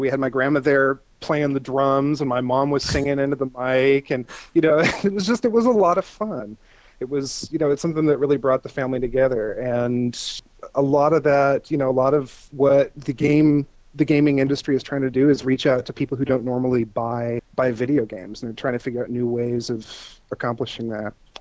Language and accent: English; Seattle, Washington, United States; Well, I am from Seattle.